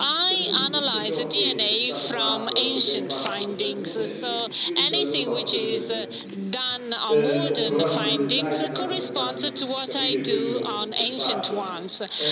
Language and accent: English; Florence, Tuscany, Italy; English is a second language; You can understand easily that I'm from Florence.